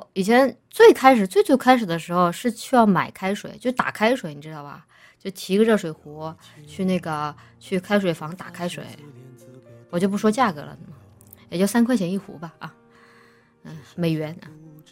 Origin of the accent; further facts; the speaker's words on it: Chongqing, China; 我是重庆人嘛，重庆那个夏天不洗澡的话